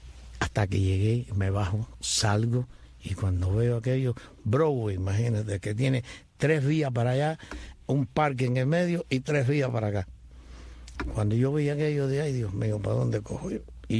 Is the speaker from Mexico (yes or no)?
no; Cuba; now in Miami, United States